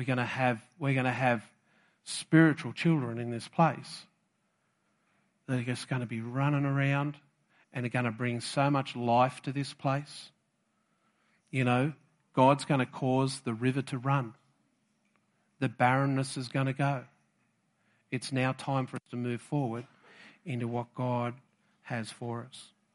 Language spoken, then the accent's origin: English; Australia; But I understand Aussie because I'm an Aussie.